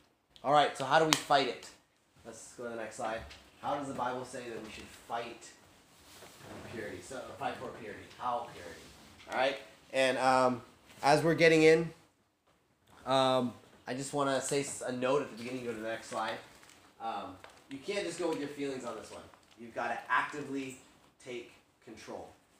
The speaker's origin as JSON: {"language": "English", "country": "United States", "said": "I mean, I'm from America, but look at America in the past 5 years."}